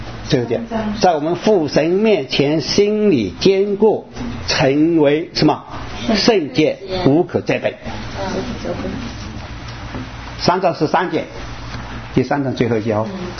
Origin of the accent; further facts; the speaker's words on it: Taiwan; also born or lived in Hunan, China; 我是中国出生到台湾。